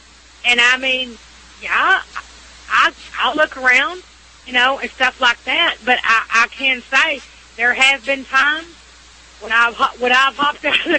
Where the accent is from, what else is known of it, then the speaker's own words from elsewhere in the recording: Texas, United States; I'm from Texas.